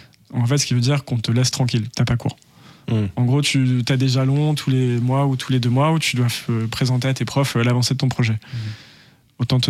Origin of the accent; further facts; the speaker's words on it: Annecy, Auvergne-Rhône-Alpes, France; now in Paris, France; En fait, j'ai grandi à Annecy, une petite ville dans les Alpes, où on parle pas vraiment de musique, tu vois.